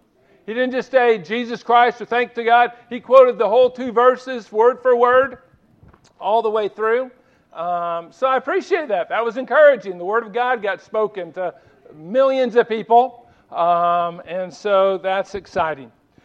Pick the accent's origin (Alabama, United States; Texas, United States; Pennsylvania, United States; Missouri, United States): Alabama, United States; my alma mater, the University of Washington, and my home state, the University of Alabama.